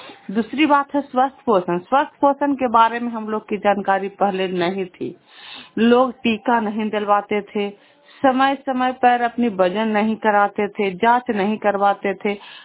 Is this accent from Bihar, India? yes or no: yes; Bihar, India; घर पर पनौसा, पोस्ट मच्छल दीहा, जिला नालंदा, प्रखंड नूरसराय के निवासी हूँ।